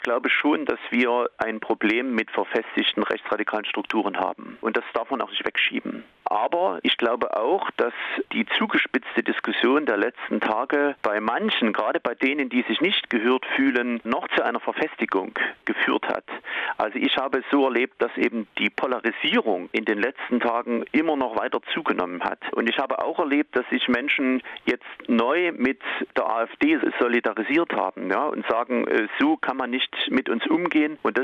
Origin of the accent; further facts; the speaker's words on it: Chemnitz, Saxony, Germany; born there; ich komme selbst aus dem Osten, ich bin in Karl-Marx-Stadt geboren